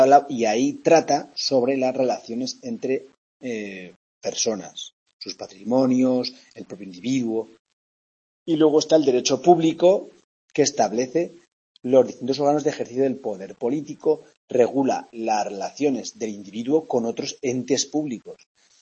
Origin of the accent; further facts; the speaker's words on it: Bologna, Emilia-Romagna, Italy; yo soy de aquí de Bolonia.